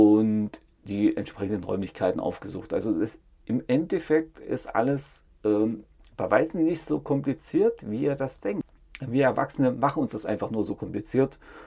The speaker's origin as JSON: {"language": "German", "region": "East Germany", "country": "Germany", "tie": "born or raised there", "said": "Ich bin in der DDR aufgewachsen"}